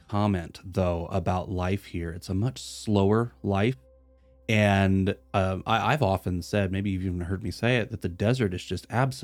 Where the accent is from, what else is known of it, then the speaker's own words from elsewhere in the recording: Portland, Oregon, United States; Growing up in Portland, Oregon, it's lush, green trees, mountains, water that you can look 10 feet down and see the bottom.